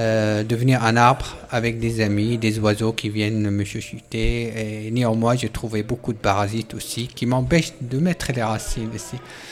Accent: Syria; French is a second language; moved away as an adult; j'ai quitté mon pays quand j'avais 20 ans, la Syrie. Donc j'ai vécu ici 29 ans beaucoup plus que dans mon pays d'origine.

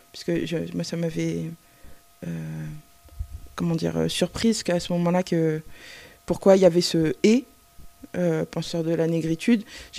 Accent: Senegal; moi j'ai grandi au Sénégal. J'allais dans une librairie à Dakar qui s'appelle Les Quatre Vents

